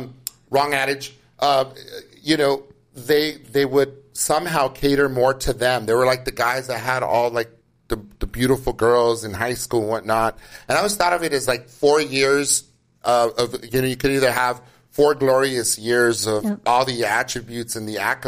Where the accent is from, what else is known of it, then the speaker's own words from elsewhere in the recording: Los Angeles, California, United States; I grew up in the 90s, you know, going to school where, like, people were – I grew up in East L.A., so it was frowned upon for people to have a backpack